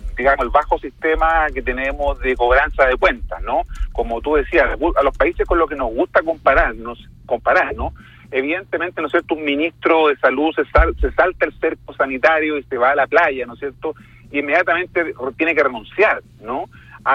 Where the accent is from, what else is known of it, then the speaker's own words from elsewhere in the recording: Chile; no va a ser tan ordenado como los chilenos nos gusta de alguna manera